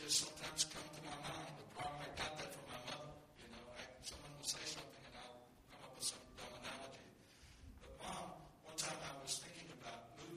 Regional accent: Oklahoma, United States; It's in the middle of Oklahoma. I'm out from Oklahoma. We're homesick.

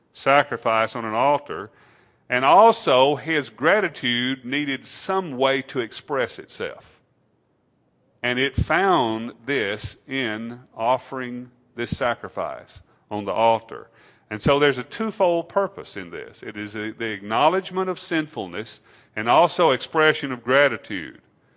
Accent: Louisiana, United States; because I grew up in Louisiana on a farm

